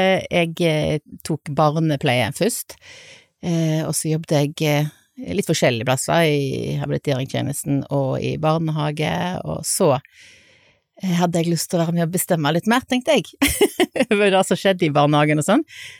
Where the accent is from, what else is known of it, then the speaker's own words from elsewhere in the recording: Bømlo, Vestland, Norway; vi var 5 gutter og 3 jenter som vokste opp sånn vegg i vegg, og så var det masse andre unger der på Gåsland som jeg kom ifra.